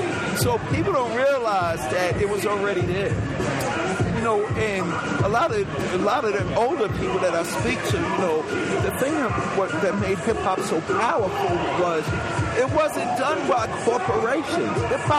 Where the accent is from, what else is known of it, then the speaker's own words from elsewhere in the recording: New York City, New York, United States; I was a kid growing up in Hollis, Queens, New York.